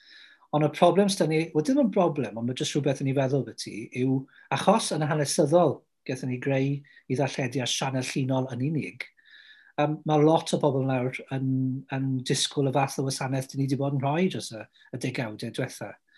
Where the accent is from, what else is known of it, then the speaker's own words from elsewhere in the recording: Wales, United Kingdom; Dwi o Ceredigion